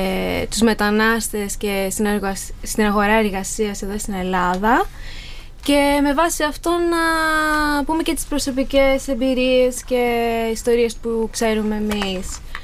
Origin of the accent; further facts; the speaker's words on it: Philippines; Greek is a second language; now in Greece; είμαι από τις Φιλιππίνες